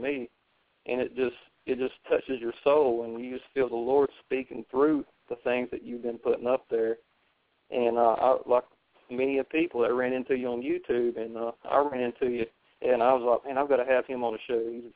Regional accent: the South, United States; Now, I'm from the South. I put things redneck way. You know, hot top of redneck like talking.

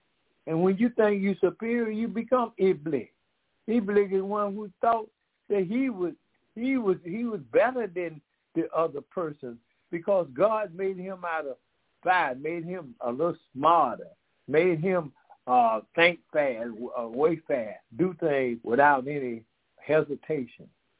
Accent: Decatur, Georgia, United States; We are from Decatur, Georgia.

